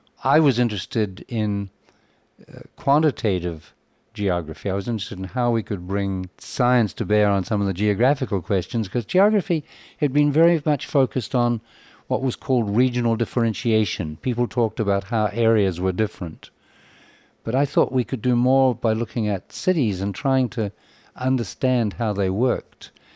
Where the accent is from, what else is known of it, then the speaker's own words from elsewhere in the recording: New Zealand; I grew up in New Zealand, and it was a very different kind of time and place.